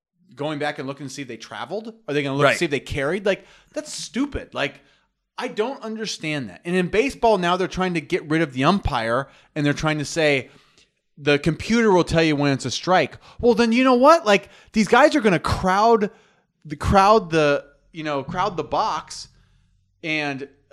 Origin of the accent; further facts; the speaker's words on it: New York, United States; Let me just... I'm from New York. I got some New York, and I like boxing too.